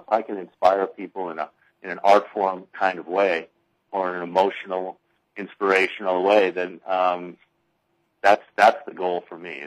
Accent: North Dakota, United States; And I played out there as a kid because I grew up in North Dakota, so I played that course many times.

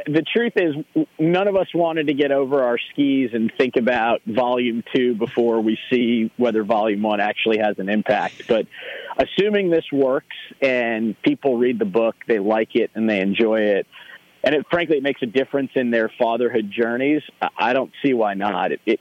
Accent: San Diego, California, United States; I grew up going to the Boys and Girls Club in San Diego, my hometown, during school breaks.

